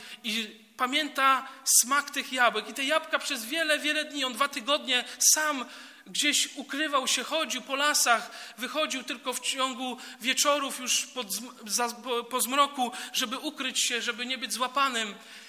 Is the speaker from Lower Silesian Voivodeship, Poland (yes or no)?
yes; Lubin, Lower Silesian Voivodeship, Poland; born there; ja urodziłem się w Lubinie, jak wiecie, i moja rodzina pochodzi z Legnicy, z Lubina, z Zielonej Góry, więc tutaj okręg tego Dolnego Śląska.